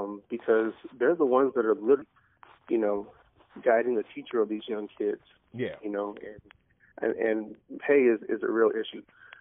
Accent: Connecticut, United States; moved away as an adult; now in Atlanta, United States; I'm originally from Connecticut, but I live in Atlanta now.

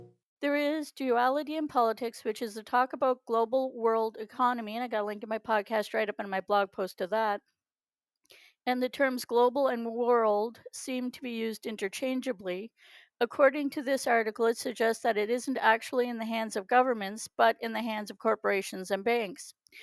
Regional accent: Canada; this week I look at some current changes in the political sphere in my home country of Canada.

